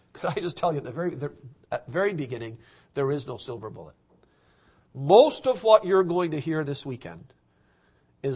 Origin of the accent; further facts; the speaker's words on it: Toronto, Ontario, Canada; When I was young, growing up in Toronto with my aunt, there was a lady that lived with us.